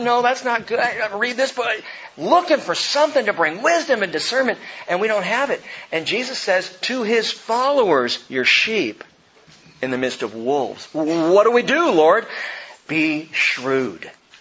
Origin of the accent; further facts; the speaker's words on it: California, United States; We grew up in Southern California. You go to the zoo to see this kind of thing.